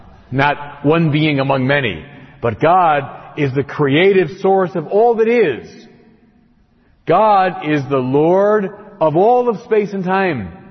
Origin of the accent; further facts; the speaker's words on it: Chicago, Illinois, United States; I'm a Chicagoan.